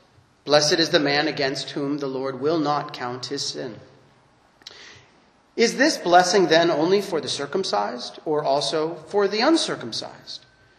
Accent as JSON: {"language": "English", "town": "Phoenix", "region": "Arizona", "country": "United States", "tie": "born or raised there", "said": "the Reformed churches in Arizona, where I grew up in Phoenix, Arizona"}